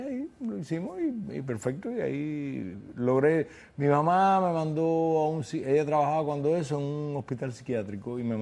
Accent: Argentina; Perdóname, yo soy argentino

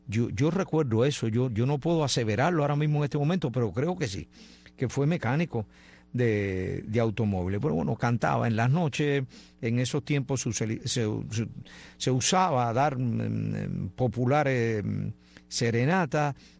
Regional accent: Havana, Cuba; allá en La Habana, en Cuba, en mi país

